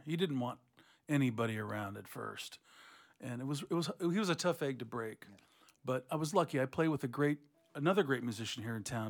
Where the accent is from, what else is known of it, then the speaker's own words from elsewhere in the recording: Seattle, Washington, United States; Yeah, I grew up in the South End, and it was all funk and Motown.